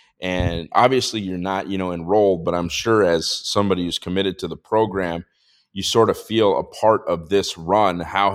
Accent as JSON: {"language": "English", "town": "Hatton", "region": "North Dakota", "country": "United States", "tie": "born or raised there", "said": "the first Division I football player from Hatton Northwood, my hometown, go Thunder"}